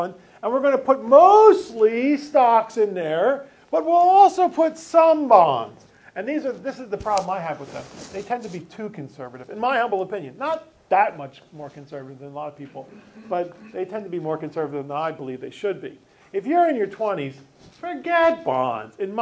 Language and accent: English; Philadelphia, Pennsylvania, United States; I'm from Philadelphia. I'm from Philadelphia, and that's the way we treat each other.